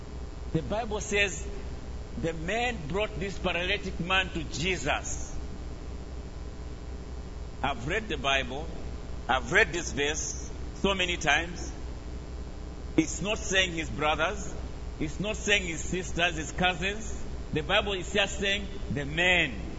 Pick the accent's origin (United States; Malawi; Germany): Malawi; from Africa, Malawi. I'm married. I have three children, two girls and one boy.